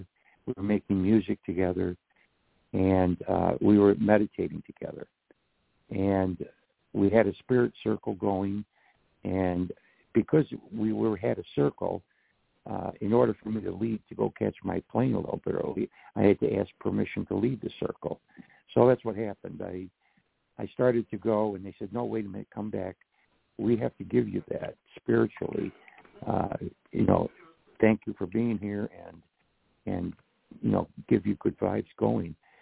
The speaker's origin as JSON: {"language": "English", "region": "England", "country": "United Kingdom", "tie": "born there", "said": "I was born in England, and I'm 48% British and 47% Irish and 3% Iberian"}